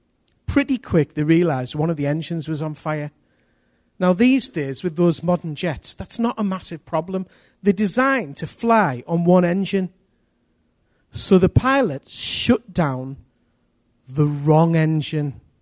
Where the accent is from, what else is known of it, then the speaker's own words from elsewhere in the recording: Billingham, North East England, United Kingdom; I grew up in Billingham